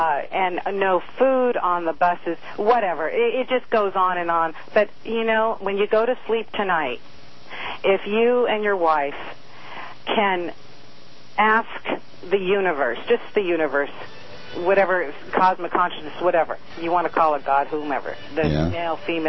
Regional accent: San Diego, California, United States; I was raised in San Diego.

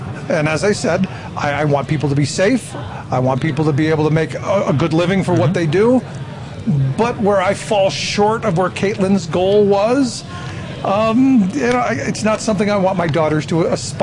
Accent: Cleveland, Ohio, United States; No, I grew up in Cleveland, so there's a visceral thing.

